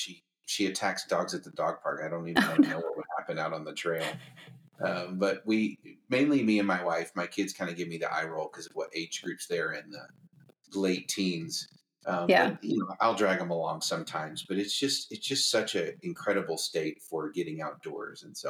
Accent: Florida, United States; also born or lived in Georgia / Tennessee; So I was born in Tallahassee, grew up in Florida, and then Georgia and Tennessee.

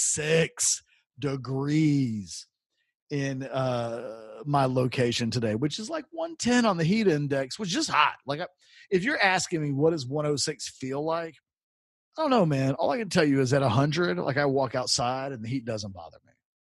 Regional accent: United States; I'm an American. We win all of our championships in the last game of the season.

